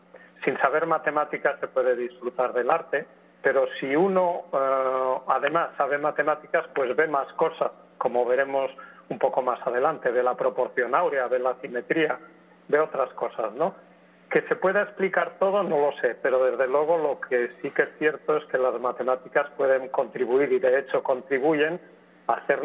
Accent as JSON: {"language": "Spanish", "region": "Aragon", "country": "Spain", "said": "Y yo mismo, que aquí en España, en Aragón, en mi tierra, dirigí durante un tiempo un programa de divulgación matemática para escolares"}